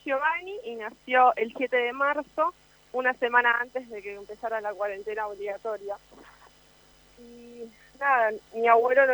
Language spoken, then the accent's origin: Spanish; Banfield, Buenos Aires Province, Argentina; Nosotros somos de Banfield y mi abuelo vive en Temperley. Somos de Buenos Aires.